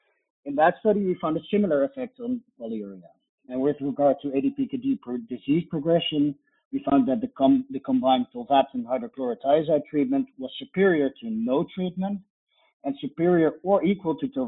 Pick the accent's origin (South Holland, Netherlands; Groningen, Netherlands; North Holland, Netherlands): Groningen, Netherlands; I am from Groningen, the Netherlands